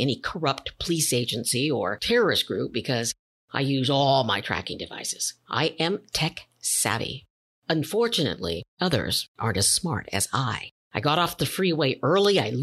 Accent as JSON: {"language": "English", "town": "Fresno", "region": "California", "country": "United States", "tie": "born or raised there", "said": "I couldn't wait to leave Fresno, California, my hometown."}